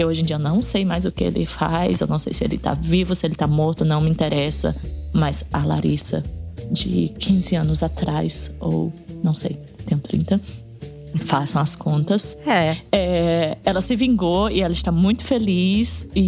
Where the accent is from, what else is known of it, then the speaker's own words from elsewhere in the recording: Fortaleza, Ceará, Brazil; Eu sou de Fortaleza.